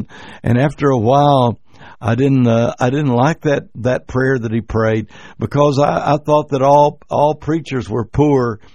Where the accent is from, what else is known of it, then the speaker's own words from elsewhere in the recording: Comanche, Oklahoma, United States; only 20 miles from where I grew up in Comanche, Oklahoma, recently proclaimed one of the poorest towns in the entire state of Oklahoma. And I grew up in poverty.